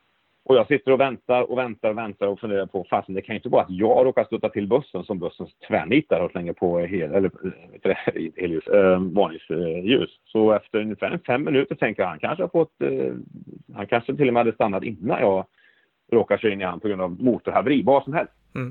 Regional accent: Sweden; jag förklarar också att jag är svensk, jag har varit här inte så länge

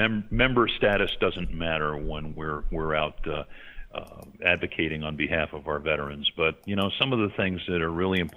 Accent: New York, United States; I grew up in a New York metropolitan area myself

